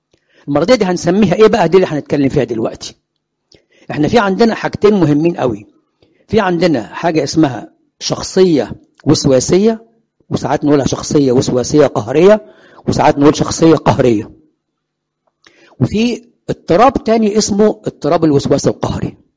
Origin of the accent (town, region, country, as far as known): Egypt